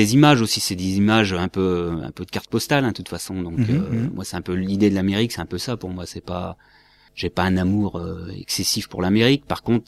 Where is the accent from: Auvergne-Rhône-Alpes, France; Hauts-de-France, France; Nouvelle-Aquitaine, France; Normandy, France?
Hauts-de-France, France; Loos-en-Gohelle; moi je viens du côté de Lens, hein, Losangoël notamment